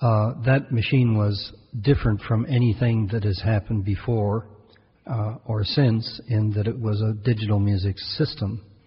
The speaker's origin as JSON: {"language": "English", "town": "Evanston", "region": "Illinois", "country": "United States", "tie": "born or raised there", "also_born_or_lived": "Massachusetts / San Francisco / Germany / New Jersey", "moved": "as an adult", "lives_now": "Vermont, United States", "said": "I was raised in outside of, I grew up outside of Chicago, Evanston. Went to school in Massachusetts and lived in San Francisco and then lived in Germany and then in New Jersey and then came up here."}